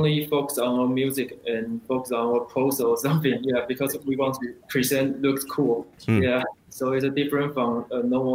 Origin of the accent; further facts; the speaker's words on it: Taiwan; accent: Taiwanese; English is a second language; Yeah, and accent is a big challenge to me. Yeah, because English is not my mother language. Our ex-drummer helped me to not sound too Taiwanese in English.